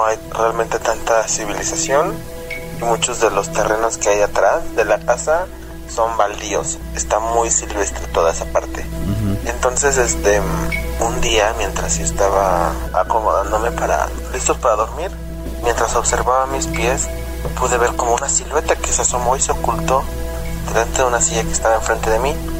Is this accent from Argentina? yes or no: no; Cuernavaca, Morelos, Mexico; Soy de Cuernavaca, aquí en Morelos, México.